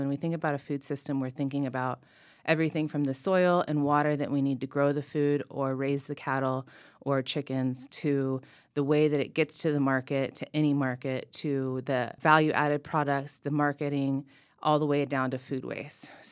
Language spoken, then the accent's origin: English; California, United States; I grew up in the mountains outside of Los Angeles, so very rural, an hour from the nearest grocery store, gas station.